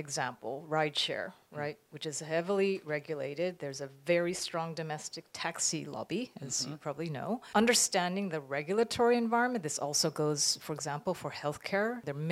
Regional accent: United States; I'm American. We have other nationalities on our team.

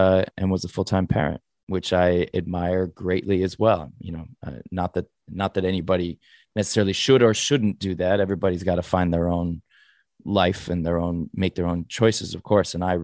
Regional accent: Sherman Oaks, California, United States; I grew up in the Valley in Sherman Oaks.

